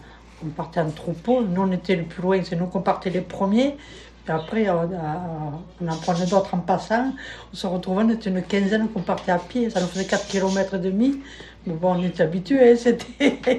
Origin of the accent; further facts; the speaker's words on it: Alleins, Provence-Alpes-Côte d'Azur, France; born there; je suis née dans les Bouches-du-Rhône, d'un petit bled qui s'appelle Alens, je ne sais pas si vous connaissez.